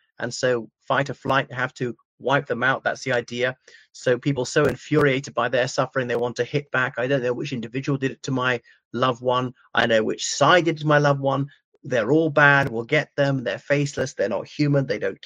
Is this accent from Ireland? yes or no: yes; Ireland; my heart nearly bursts with pride as an Irishman, Republic of Ireland